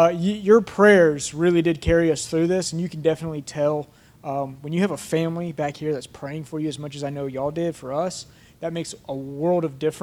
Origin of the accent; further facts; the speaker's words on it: Georgia, United States; I was raised in the Bible Belt here in Georgia, lived here my whole life, all right?